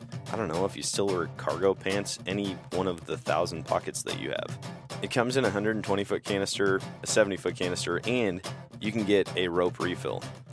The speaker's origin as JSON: {"language": "English", "region": "Wisconsin", "country": "United States", "tie": "born or raised there", "said": "I know a lot of people growing up in Wisconsin who used to wear blue jeans."}